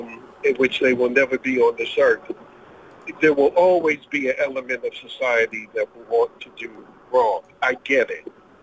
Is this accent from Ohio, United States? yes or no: no; New York, United States; I have been in Jacksonville for 30 years. I come from New York, and I am a black man.